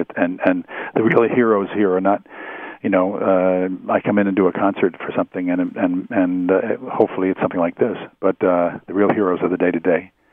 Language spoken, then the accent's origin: English; New York City, New York, United States; I grew up in the city, so we're New Yorkers.